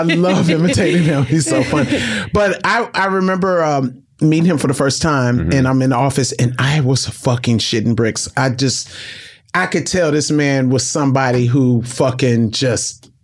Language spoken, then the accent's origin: English; Compton, California, United States; Because I'm from Compton.